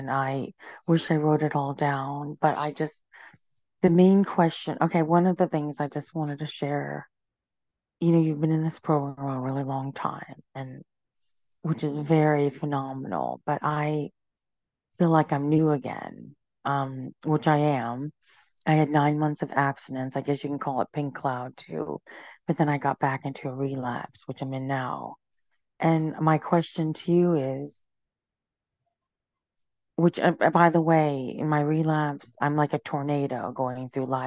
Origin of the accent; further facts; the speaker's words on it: Arizona, United States; I'm from Arizona.